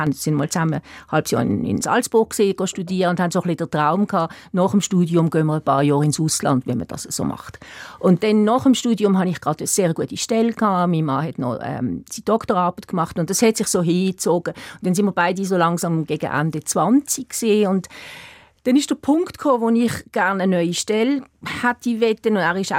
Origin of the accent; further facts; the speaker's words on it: Eastern Switzerland, Switzerland; Ich komme aus der Ostschweiz ursprünglich, bin nicht sehr katholisch, aber katholisch gewesen.